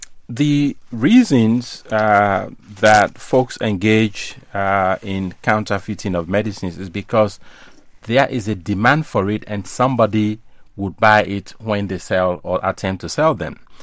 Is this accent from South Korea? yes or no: no; Sierra Leone; now in United States; I know in Africa, I am an African from Sierra Leone.